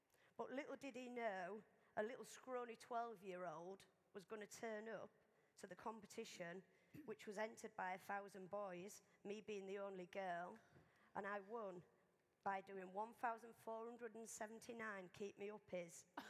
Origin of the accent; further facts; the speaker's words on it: Hull, Yorkshire and the Humber, United Kingdom; born there; I was born in Hull. I was born in Abbey Street, just off Holderness Road, in 1963. I came from a family of six.